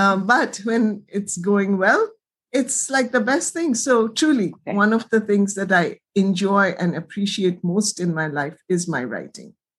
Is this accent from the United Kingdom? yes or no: no; Kolkata, West Bengal, India; And I grew up in Kolkata, as did you.